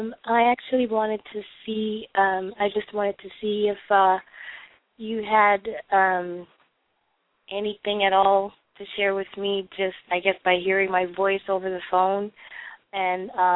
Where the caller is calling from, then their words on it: Houston, Texas, United States; I'm calling from Houston, Texas.